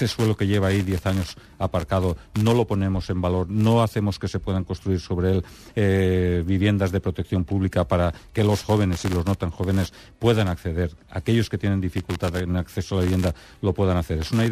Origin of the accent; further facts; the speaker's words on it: Alcoy, Valencian Community, Spain; Yo, por ejemplo, vengo de Alcoy. En Alcoy hay infinidad de suelos.